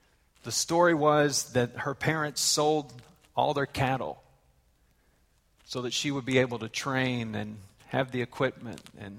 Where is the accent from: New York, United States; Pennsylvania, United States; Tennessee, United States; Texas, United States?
Texas, United States; Born and raised in Texas, and God sends me and Kelly on, you know, the foreign mission field